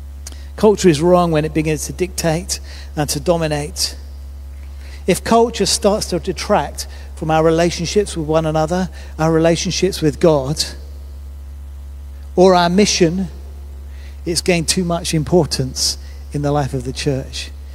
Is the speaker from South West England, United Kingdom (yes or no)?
yes; South West England, United Kingdom; I'm thinking of the churches in Devon that I grew up meeting.